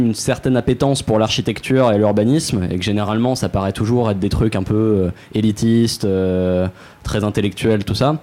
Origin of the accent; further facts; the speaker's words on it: Reims, Grand Est, France; now in Marseille, France; moi je suis pas marseillais de base, voilà, mais à coup le pas, je suis à Marseille depuis 6 ans, et je suis originaire de Reims, donc dans le Nord.